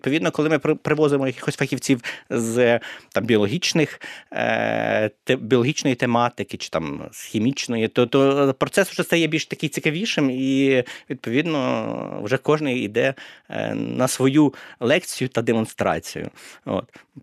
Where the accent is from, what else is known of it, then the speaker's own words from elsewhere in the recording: Zhytomyr, Zhytomyr Oblast, Ukraine; оскільки я з Житомира